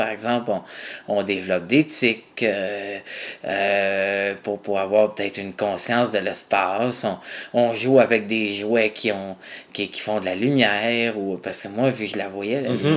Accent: Saint-Jérôme, Quebec, Canada; born there; Moi, je suis né à Saint-Jérôme.

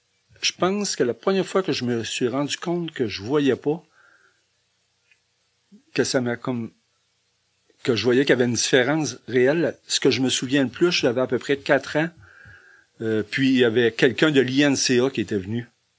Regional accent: Rivière-Bleue, Quebec, Canada; born there; Je suis né dans le Bas-Saint-Laurent, dans un beau petit village qui s'appelle Rivière-Bleue. Okay. Un village à peu près de deux, à l'époque, à peu près 2000 habitants, maintenant peut-être 1400, 1300-1400.

